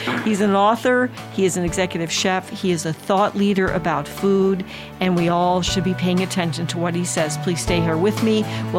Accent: New Jersey, United States; as a kid, I'm from New Jersey, and we used to collect them and do all.

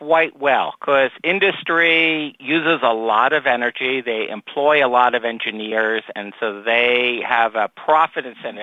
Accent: Northeast, United States; You know, I grew up in the Northeast. The heating was more important than cooling, but down south, cooling is really important.

